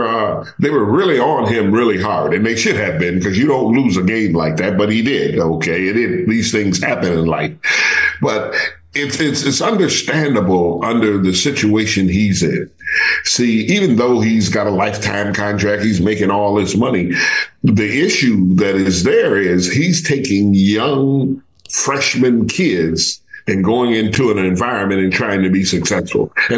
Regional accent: Michigan, United States; So Campy and I, we really go way back, and I'm from Michigan.

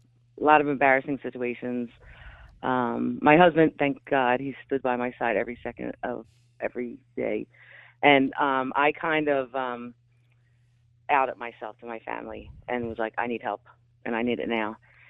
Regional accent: Conshohocken, Pennsylvania, United States; I did. Conshohocken.

